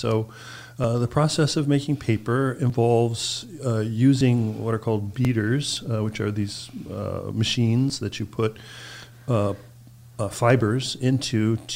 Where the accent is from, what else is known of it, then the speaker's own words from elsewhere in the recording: California, United States; now in Kalamazoo, United States; I'm originally from California. And I published a book in California, and that helped me get into the graduate program here at Western with the fellowship.